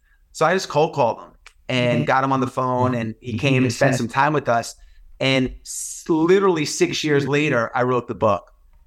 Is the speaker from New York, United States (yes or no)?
yes; New York, United States; I grew up in New York in the 80s, right when hip hop was really exploding.